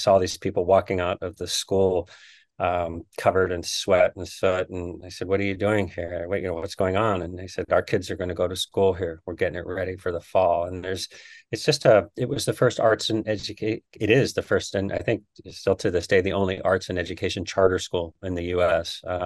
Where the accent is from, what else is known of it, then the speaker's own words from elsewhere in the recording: San Antonio, Texas, United States; also born or lived in New Orleans; I grew up in San Antonio, but I was born in New Orleans, have a lot of relatives in New Orleans.